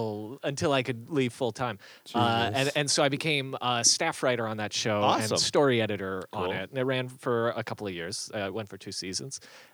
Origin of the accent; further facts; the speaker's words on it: New Jersey, United States; I'm from New Jersey.